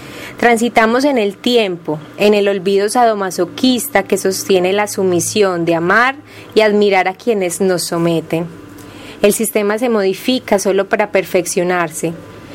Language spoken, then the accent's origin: Spanish; Medellín, Antioquia, Colombia; Bueno, nosotras somos de Colombia, de Medellín. Me parece importante decir eso.